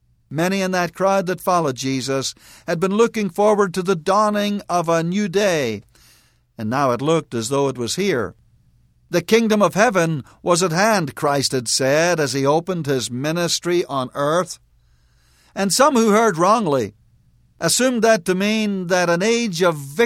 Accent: Ireland; I recall as a youngster growing up in Ireland

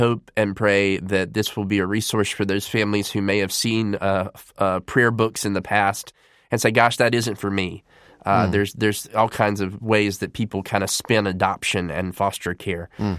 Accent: Statesville, North Carolina, United States; especially for my hometown community where I live of Statesville

